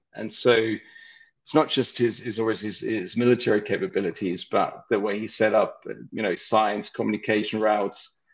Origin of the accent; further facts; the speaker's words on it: Germany; I grew up in Germany, so I didn't have a lot of choice.